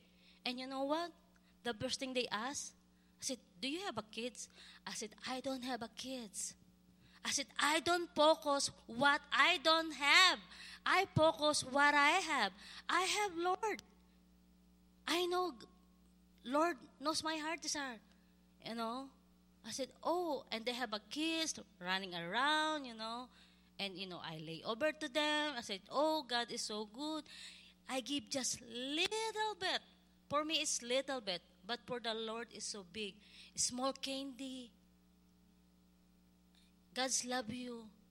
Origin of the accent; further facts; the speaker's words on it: Philippines; before we fly back to Philippines, they have a big eruption, volcano. That's 20 kilometers from my hometown.